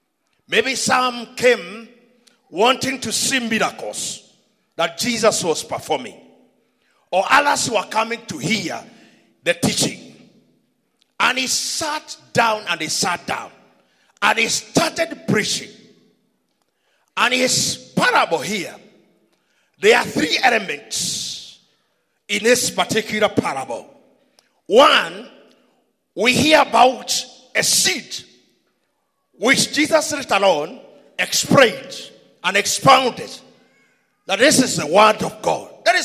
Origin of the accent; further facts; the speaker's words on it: Central, Kenya; I came from Mount Kenya, went to Eastern, then back to Central, then to Eastern again, 8 years. Then I went to Nakuru, 6 years. Then I came here in Nairobi